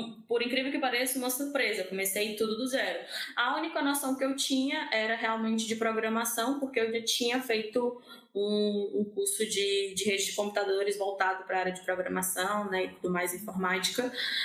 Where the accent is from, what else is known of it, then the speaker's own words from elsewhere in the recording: Ceará, Brazil; que eu sou do Nordeste, gente. Ceará.